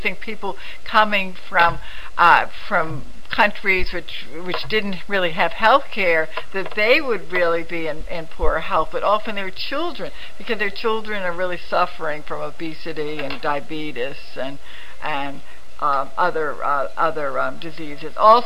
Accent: New York City, New York, United States; I mean, I'm happy to report, I come from New York City, that there's an executive order

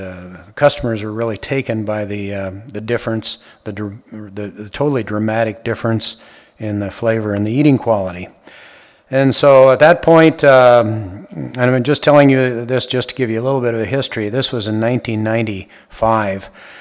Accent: Thornton, Iowa, United States; I'm from Thornton, Iowa, and for many years I've been raising outdoor pigs.

